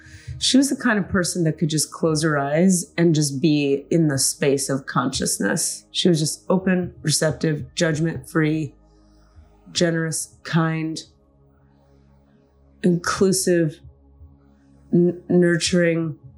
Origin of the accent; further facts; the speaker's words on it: Miami, Florida, United States; there were families in Miami when I grew up in Miami that I would go hang out with.